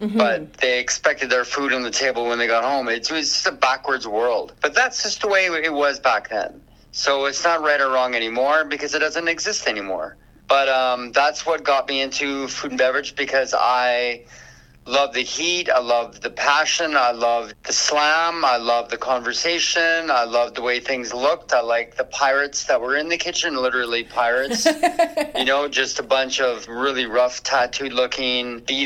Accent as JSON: {"language": "English", "town": "Edmonton", "region": "Alberta", "country": "Canada", "said": "I am from the Miskolcik Enoch Cree tribe out of Edmonton, Alberta"}